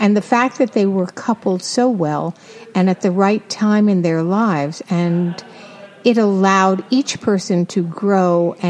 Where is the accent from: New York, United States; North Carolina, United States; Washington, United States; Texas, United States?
New York, United States; New York City; I grew up in New York in Hell's Kitchen and started working when I was 6 years old.